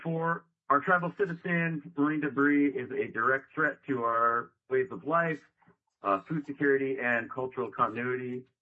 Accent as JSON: {"language": "English", "town": "Craig", "region": "Alaska", "country": "United States", "tie": "born or raised there", "lives_now": "Sitka, United States", "said": "I'm the director of the Indigenous Stewardship Programs, as you heard. I was born and raised in Craig, and I live in Sitka and Yakutat. At Sitka for the school year and Yakutat in the summer."}